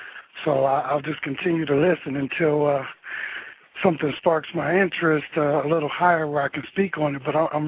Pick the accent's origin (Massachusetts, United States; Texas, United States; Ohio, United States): Ohio, United States; Akron; I'm from Akron, Ohio